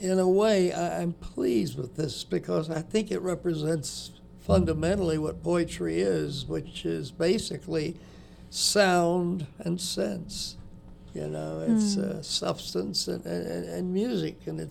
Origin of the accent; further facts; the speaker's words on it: Virginia, United States; I'm a Southerner from the mountains of Virginia. I'm a hillbilly.